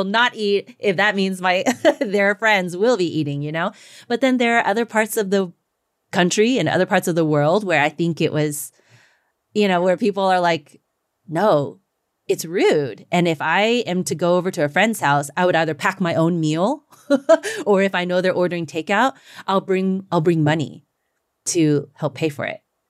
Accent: the South, United States; okay, I'm Chinese American, you know, but also I grew up in the South. So there's a lot of Southern hospitality

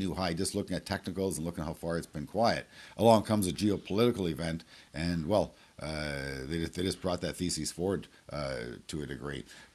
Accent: Canada; as a Canadian, right here, right now, we're okay because we have what the world needs.

